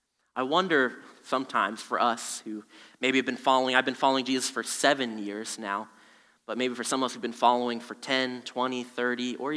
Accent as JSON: {"language": "English", "town": "State College", "region": "Pennsylvania", "country": "United States", "tie": "born or raised there", "said": "I grew up in State College area."}